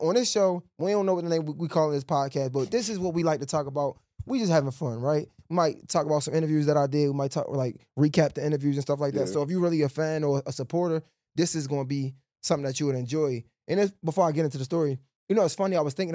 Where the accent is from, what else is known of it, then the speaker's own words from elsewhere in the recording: Baltimore, Maryland, United States; I know that because I'm from Baltimore.